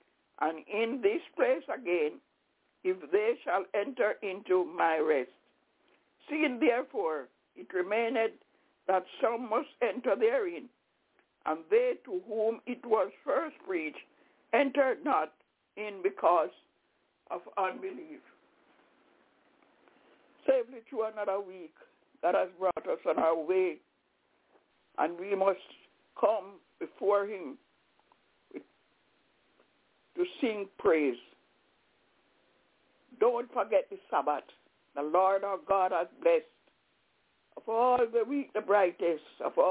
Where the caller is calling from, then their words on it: Albany, New York, United States; I'm calling from Albany in New York.